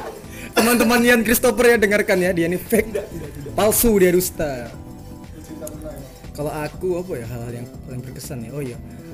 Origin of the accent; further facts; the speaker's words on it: Papua, Indonesia; Padahal waktu itu saya dari Papua menuju ke sini bertiga mas.